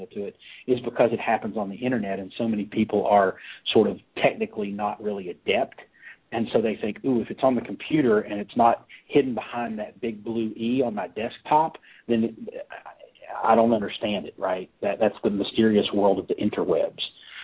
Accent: Pikeville, Kentucky, United States; my mother – who lives in my hometown of Pikeville, Kentucky, which is a town of 7,000 people in Appalachian, in eastern Kentucky in the hills. And, yes, I am a hillbilly.

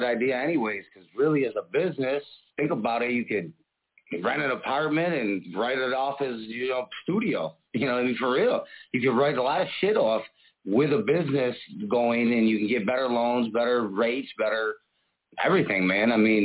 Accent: Buffalo, New York, United States; now in Phoenix, United States; I'm from Buffalo, but I'm out in Phoenix, Arizona.

